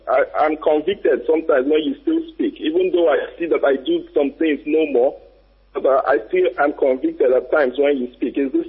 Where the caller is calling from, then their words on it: Netherlands; I'm calling from Netherlands.